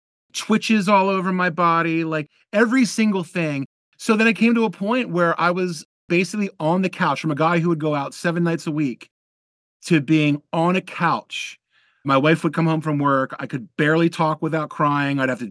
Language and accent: English; New Jersey, United States; I grew up in New Jersey, and I would always pick up the mandolins and pretend that they were electric guitars.